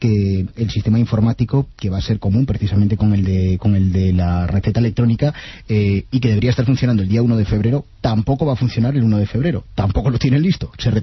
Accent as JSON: {"language": "Spanish", "town": "Madrid", "region": "Community of Madrid", "country": "Spain", "said": "que es lo que nos toca como madrileños que somos."}